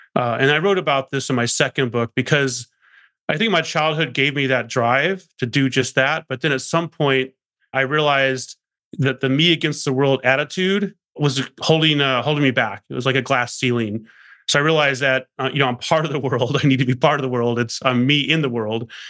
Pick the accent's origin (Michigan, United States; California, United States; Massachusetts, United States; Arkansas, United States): Arkansas, United States; I mean, I grew up in Arkansas and, you know, with a drug addicted mother on welfare and food stamps and all that stuff.